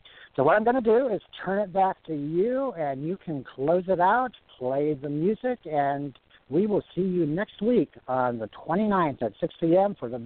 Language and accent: English; California, United States; I grew up in California, and a lot of the actors and actresses that are my age